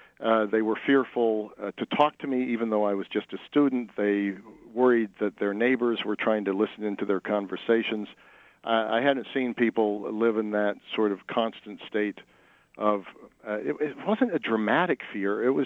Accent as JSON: {"language": "English", "country": "United States", "said": "freedoms that I, as an American, had always taken for granted."}